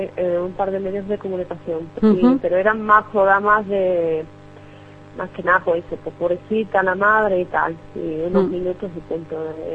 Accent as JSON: {"language": "Spanish", "country": "Spain", "said": "yo porque soy española"}